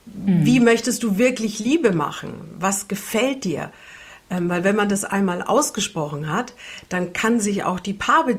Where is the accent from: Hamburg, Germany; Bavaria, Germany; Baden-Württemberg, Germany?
Bavaria, Germany; ich komme ja aus Franken